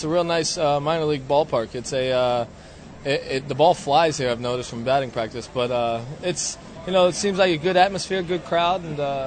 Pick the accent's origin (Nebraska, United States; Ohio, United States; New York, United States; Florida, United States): Florida, United States; Dunedin; that's my hometown, Dunedin, so it was cool to be playing at home.